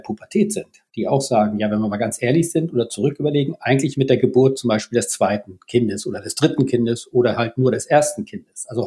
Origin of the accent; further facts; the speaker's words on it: Schleswig-Holstein, Germany; Ich lebe jetzt in meiner Heimat Schleswig-Holstein.